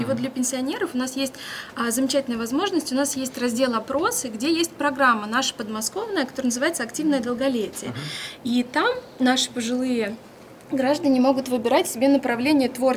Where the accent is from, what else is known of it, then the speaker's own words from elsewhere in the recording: Balashikha, Moscow Oblast, Russia; я из Балашихи.